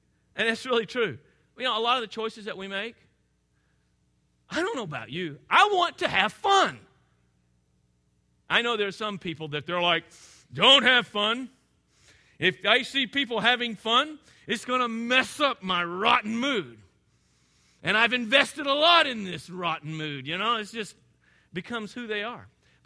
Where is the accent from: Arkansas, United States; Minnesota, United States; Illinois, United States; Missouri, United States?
Arkansas, United States; You can tell I'm from Arkansas because it's got two syllables, right?